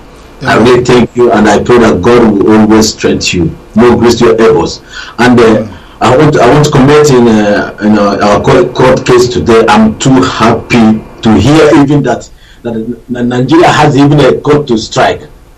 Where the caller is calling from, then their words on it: Rottenburg, Baden-Württemberg, Germany; I'm calling from Germany. From Rottenburg, Germany.